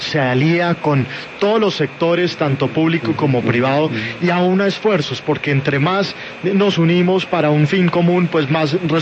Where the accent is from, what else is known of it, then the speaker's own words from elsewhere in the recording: Bogotá, Colombia; Y eso somos los bogotanos.